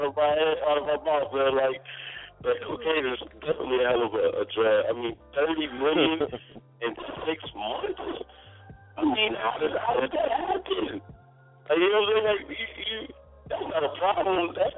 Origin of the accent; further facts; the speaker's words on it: the South, United States; being from the South, also, and you know, growing up in the South